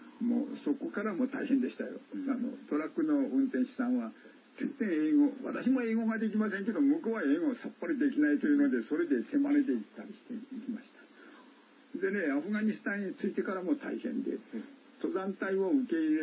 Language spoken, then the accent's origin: Japanese; Fukui, Japan; それじゃあ地元福井県の山どれだけ知ってるんかなと